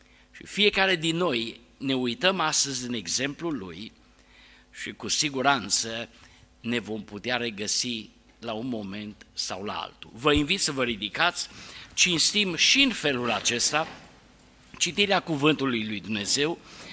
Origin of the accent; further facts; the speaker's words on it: Arad, Arad County, Romania; Am copilărit în Pârneava, pe strada Oituz